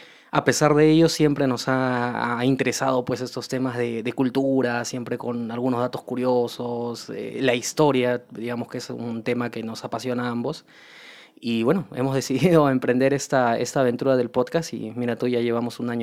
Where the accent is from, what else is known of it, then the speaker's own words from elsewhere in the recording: Lima, Peru; yo soy de Lima, Perú. Yo soy abogado de profesión.